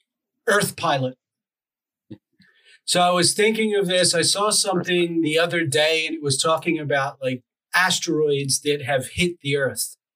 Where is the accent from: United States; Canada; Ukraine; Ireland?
Ireland; I am Irish, so I also become transparent in the winter.